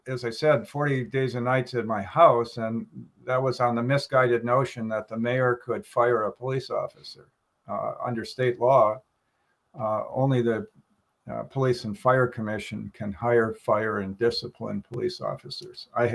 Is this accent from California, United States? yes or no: no; Wauwatosa, Wisconsin, United States; I was determined to serve my hometown, and I just happened to arrive in the middle of a global pandemic